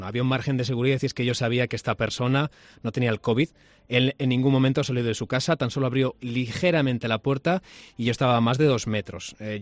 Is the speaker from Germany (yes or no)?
yes; Germany; Spanish is a second language; lo cual como alemán no me extraña